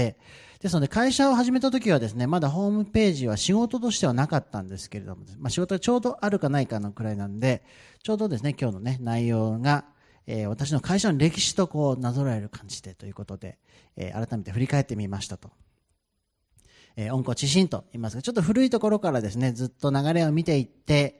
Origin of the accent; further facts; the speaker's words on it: Suwa, Nagano, Japan; now in Tokyo, Japan; 長野県の諏訪というところ出身なんですが、現在東京におりまして